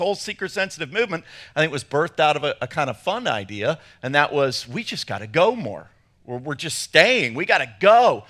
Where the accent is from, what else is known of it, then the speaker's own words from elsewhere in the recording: England, United Kingdom; That is I'm from England.